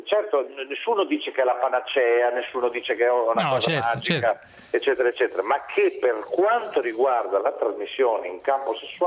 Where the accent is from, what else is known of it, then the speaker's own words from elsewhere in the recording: Bologna, Emilia-Romagna, Italy; racconterò da buon bolognese una storia molto simpatica